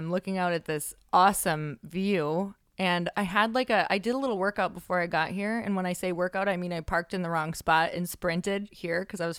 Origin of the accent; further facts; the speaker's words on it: Midwest, United States; I'm from the Midwest and it was not hard to be on time there